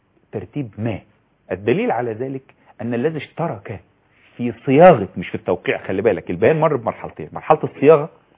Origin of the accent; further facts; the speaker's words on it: Egypt; الأمن عندنا في مصر هنا